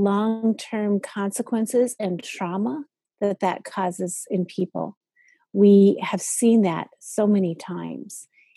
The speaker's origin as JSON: {"language": "English", "town": "Grand Rapids", "region": "Michigan", "country": "United States", "tie": "born or raised there", "said": "But I grew up in Grand Rapids."}